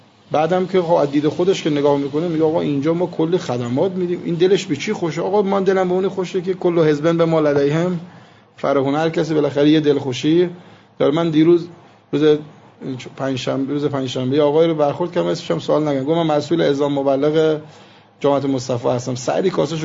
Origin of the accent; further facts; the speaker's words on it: Iran; گفتم من که اهل ایران هستم